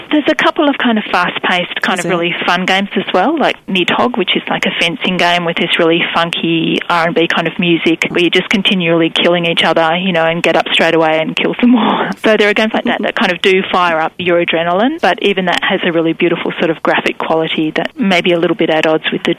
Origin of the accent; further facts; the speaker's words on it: Sweden; I'm from Sweden.